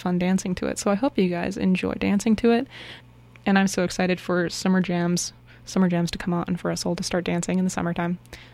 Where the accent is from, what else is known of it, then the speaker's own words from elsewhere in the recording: Vancouver, British Columbia, Canada; Yeah, so Vancouverites, we are temperate wintered, blooded, temperate blooded, and we do well in New Zealand, and even they are in awe of our cold weather resistance.